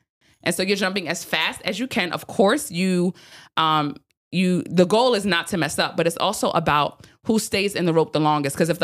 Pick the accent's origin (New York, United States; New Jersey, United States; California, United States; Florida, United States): New York, United States; Brooklyn; Because I'm from Brooklyn.